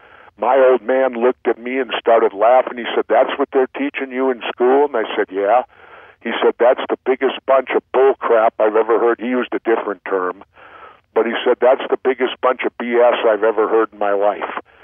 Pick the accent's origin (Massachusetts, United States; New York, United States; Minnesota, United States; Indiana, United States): Minnesota, United States; Minneapolis; Well, you know, I grew up in South Minneapolis. I was born in 1951